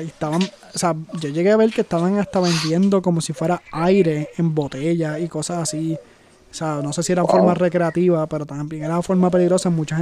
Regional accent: Puerto Rico; Y si más como puertorriqueños ya hemos pasado por muchas cosas, esto solamente una prueba más.

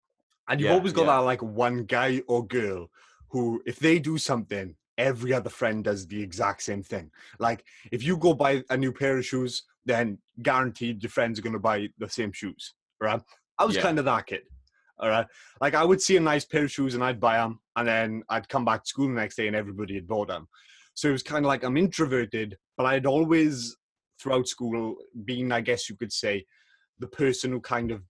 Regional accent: Wales, United Kingdom; So I'm 17 years old and I'm from the UK. I'm from Wales.

